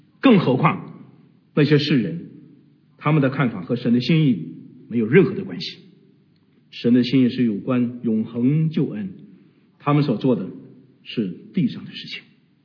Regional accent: China; 作为中国人

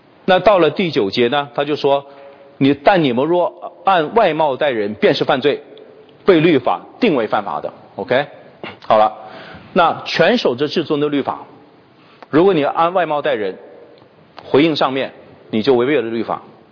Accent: China; 我们大陆人

